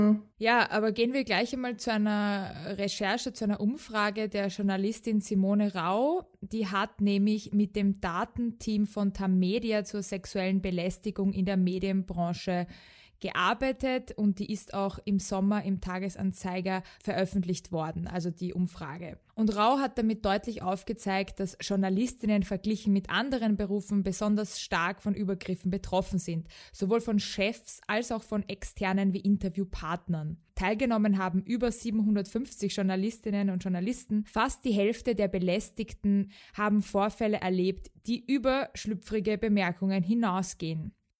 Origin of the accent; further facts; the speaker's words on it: Austria; Hey, ich bin aus Österreich.